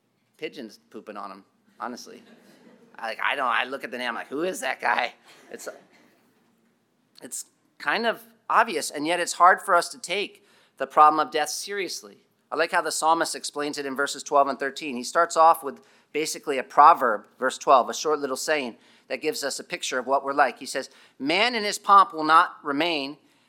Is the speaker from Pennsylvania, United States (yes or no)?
yes; Pennsylvania, United States; I grew up in Pennsylvania.